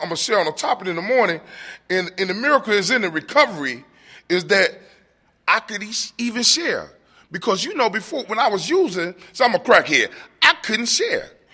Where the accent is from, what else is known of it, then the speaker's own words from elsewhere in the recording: Atlanta, Georgia, United States; I'm from Atlanta, and I'm so happy to be amongst my family.